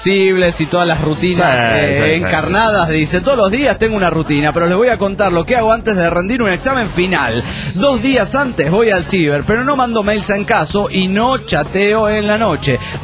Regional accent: Guadalajara, Jalisco, Mexico; de Guanatos, aquí en Jalisco, México.

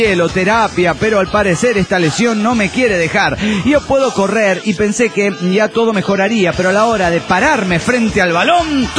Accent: Mexico City, Mexico; del DF mexicano.

